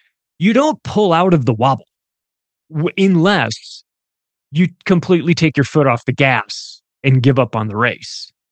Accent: United States; I'm an American. I wouldn't say I'm a proud American. I'm an American. I'm somebody that grew up in America.

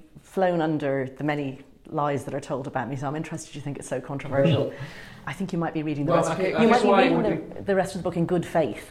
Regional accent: Ireland; Yeah, we foolishly brought in self-ID without any debate in 2015.

